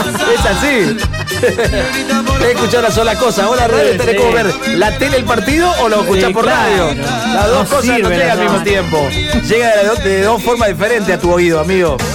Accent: Reconquista, Santa Fe, Argentina; now in Santa Fe, Argentina; soy de Reconquista. Estoy en Santa Fe Capital hace muchos años, pero soy de Reconquista.

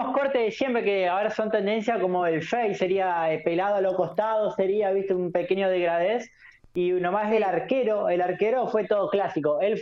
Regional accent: Santa Fe, Argentina; moved away as an adult; now in Marbella, Spain; yo soy de Santa Fe Capital, vivía en barrio Barranquitas. Tengo 19 años y estoy hace un mes y medio acá. Llegué el 28 de abril.

